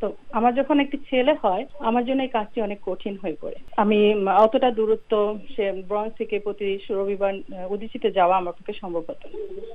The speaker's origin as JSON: {"language": "Bangla", "country": "Bangladesh", "tie": "born or raised there", "lives_now": "New York, United States", "said": "বাংলাদেশে আমি যে পরিবেশে বড় হয়েছি কালচারাল কোনো পরিবেশে বড় হয়নি, আমি এমন একটা পরিবেশে বড় হয়েছি যেখানে কালচারের চর্চা করা হতো না আসলে। তো আমি যখন নিউ ইয়র্কে আসি"}